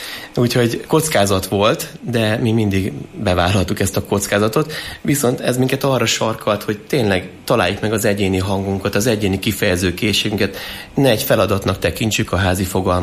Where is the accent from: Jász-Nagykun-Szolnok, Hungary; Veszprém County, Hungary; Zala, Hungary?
Jász-Nagykun-Szolnok, Hungary; Kisújszállás; Kis Újszálláson nőttem fel. Gyakorlatilag szinte mindent Kis Újszálláson csináltam. Ide jártam gimnáziumba, és általános iskolába is.